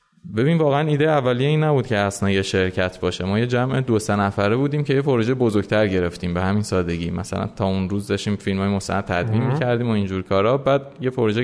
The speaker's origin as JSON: {"language": "Persian", "town": "Tehran", "region": "Tehran Province", "country": "Iran", "tie": "born or raised there", "said": "قبل از اون البته ایرانی الاصل هستیم. سال 1362 تهران به دنیا اومدم. اکثر اوقات عمرم رو در واقع توی ایران سفری کردم، سفرهایی داشتم ولی میشه گفت در کل من ایران زندگی کردم."}